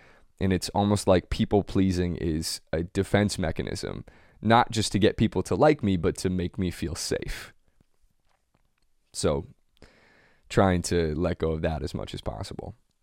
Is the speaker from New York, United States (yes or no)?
no; Seattle, Washington, United States; And I told him I'm from Seattle.